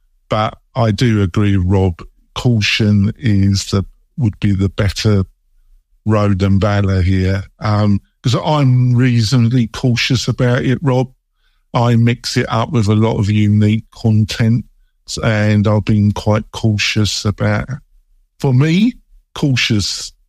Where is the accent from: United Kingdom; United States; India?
United Kingdom; England; I've got a double impediment. I'm English and dyslexic.